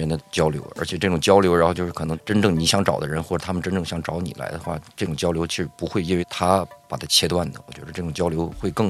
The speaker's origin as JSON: {"language": "Chinese", "town": "Xiaozhan", "region": "Tianjin", "country": "China", "tie": "born or raised there", "accent": "Hebei rural", "said": "其实就是说是天津人，其实因为天津也很大嘛，然后我的原始的家乡口音就更接近河北"}